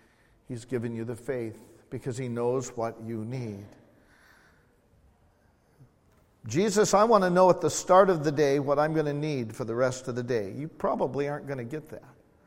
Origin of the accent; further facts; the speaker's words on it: California, United States; born there; and I'm a Californian by birth, so I can say this.